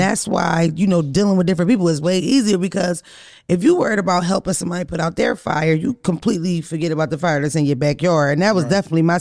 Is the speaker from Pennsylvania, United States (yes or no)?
yes; Philadelphia, Pennsylvania, United States; I mean, I'm from Philly. Everybody raps. Right. Everybody in Philadelphia rap.